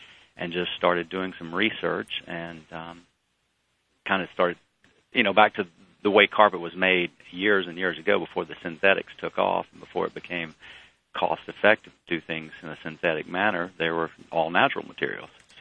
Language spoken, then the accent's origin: English; Dalton, Georgia, United States; I'd actually seen landfills here when I grew up in Dalton. We'd take things to the landfill and you'd just see all the carpet waste that was there